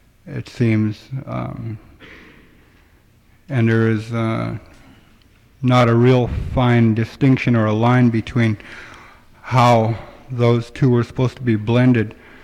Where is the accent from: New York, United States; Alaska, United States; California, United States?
Alaska, United States; Nondalton; I'm from Not Elton.